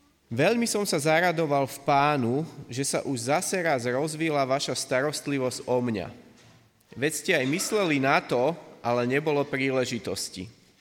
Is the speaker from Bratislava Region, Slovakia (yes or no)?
yes; Svätý Jur, Bratislava Region, Slovakia; som zo Svätého Jura.